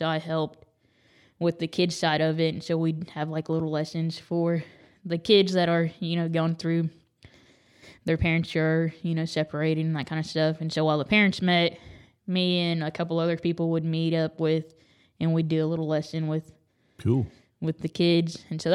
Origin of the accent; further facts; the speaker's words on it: Moore, Oklahoma, United States; also born or lived in Kansas; And so I'm originally from, and so I was born in Kansas is where I was born. And so I lived there up until fourth grade. And then my dad got a job in Oklahoma City working for OU. And so we moved to Moore.